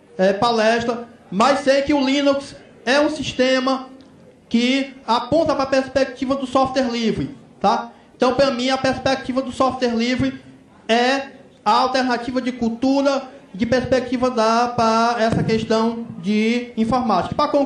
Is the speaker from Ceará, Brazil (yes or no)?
yes; Ceará, Brazil; eu sou do Ceará.